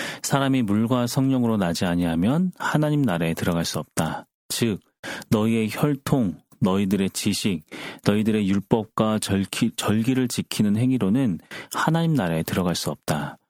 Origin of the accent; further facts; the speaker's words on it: South Korea; born there; 저는 남조선에서 태어났기 때문에 당연히 국적이 남조선 사람으로 되어 있습니다.